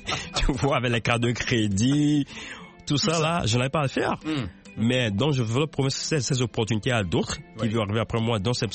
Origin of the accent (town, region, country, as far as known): Lomé, Maritime, Togo; now in Omaha, United States